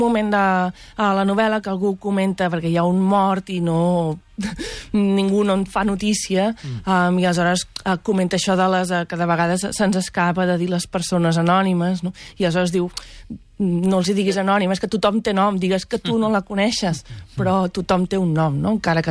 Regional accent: Barcelona, Catalonia, Spain; Perquè jo sóc filla del turó de la Peira.

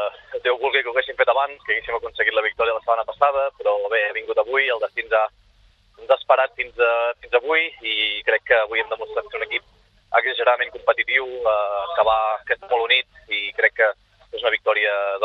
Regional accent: Catalonia, Spain; som molt de Catalunya

